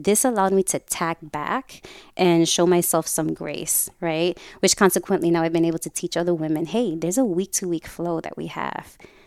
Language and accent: English; New York City, New York, United States; I'm a Puerto Rican woman. I grew up in New York City. So rice, beans, and pork chops, anything that came out of a box or a can, you know, Spam. Shout out to all my Puerto Ricans, right?